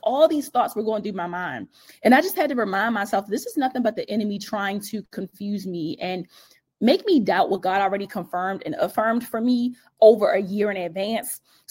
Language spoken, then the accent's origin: English; Baltimore, Maryland, United States; now in Los Angeles, United States; And I remember when I was about to leave my hometown of Baltimore City and relocate to LA, I was super excited about it.